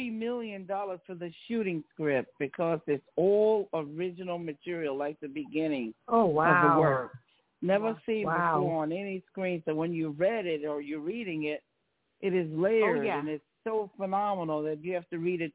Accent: New York, United States; now in Las Vegas, United States; I'm a New Yorker, but I currently live in Las Vegas, Nevada right now.

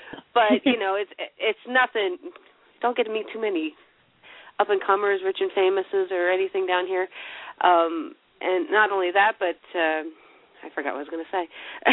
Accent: New York, United States; I mean, like I said, I grew up in New York

